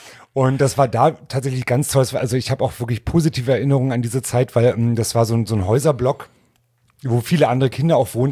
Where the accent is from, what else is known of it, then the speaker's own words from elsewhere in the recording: Berlin, Germany; Alt-Britz hieß die Straße, wo ich groß geworden bin